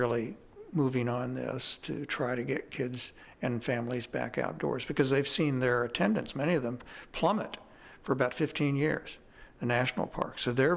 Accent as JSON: {"language": "English", "town": "Kansas City", "region": "Missouri", "country": "United States", "tie": "born or raised there", "said": "I have a little personal history in the Ozark region because I grew up in Kansas City and my parents would come down to Bull Shoals and Table Rock"}